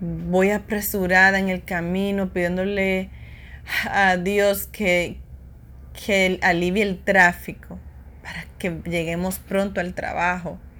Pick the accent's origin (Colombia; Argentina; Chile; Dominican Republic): Dominican Republic; moved away; Bueno, honestamente, yo vengo de República Dominicana y mi estilo de vida ya era muy calmado.